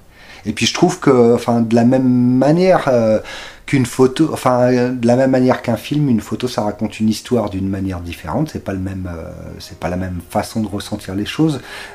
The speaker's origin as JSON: {"language": "French", "country": "France", "said": "on sait, nous aussi, en tant que Français, que le nuage de Tchernobyl, il a consciencieusement contourné la France."}